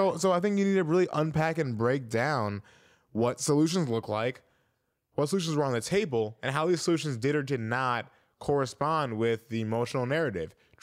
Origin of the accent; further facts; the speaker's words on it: Columbia, Missouri, United States; Columbia, Missouri, my hometown, MIZ.